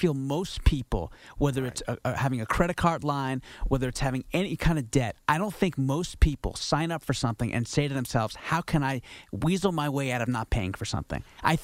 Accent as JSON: {"language": "English", "town": "New York City", "region": "New York", "country": "United States", "said": "I'm a New Yorker. I've lived here"}